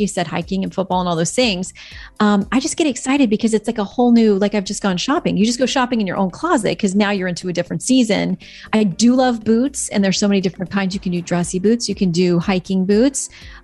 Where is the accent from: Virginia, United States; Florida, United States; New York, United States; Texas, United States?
Florida, United States; I'm from Florida, so I mean, once it's below 70, I am bundling up.